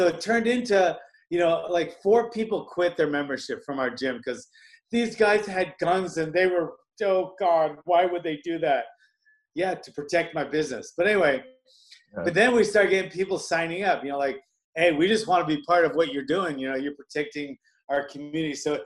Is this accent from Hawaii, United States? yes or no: yes; Hawaii, United States; also born or lived in New York; I grew up in Hawaii and, I think moved there when I was like four.